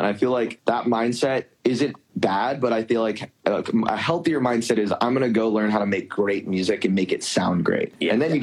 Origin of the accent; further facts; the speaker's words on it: San Francisco, California, United States; a group of my friends from back home, I grew up in San Francisco. Some of my homies from back home just think it's hilarious